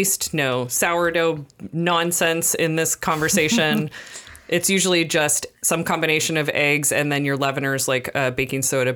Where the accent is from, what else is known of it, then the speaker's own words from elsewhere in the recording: Portland, Oregon, United States; We are home cooks from Portland, Oregon.